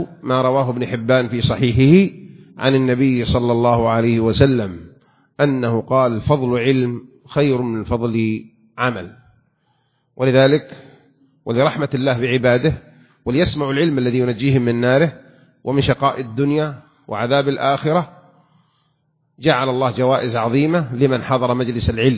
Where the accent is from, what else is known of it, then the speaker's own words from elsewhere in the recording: Saudi Arabia; بلادنا المملكة العربية السعودية